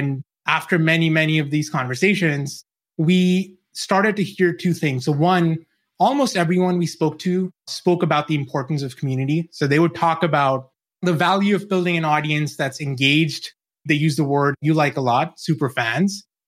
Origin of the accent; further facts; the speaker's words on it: New Zealand; moved away as an adult; now in United States; Yeah, so I grew up in New Zealand. I've lost the accent now. I moved over to the States when I was 22.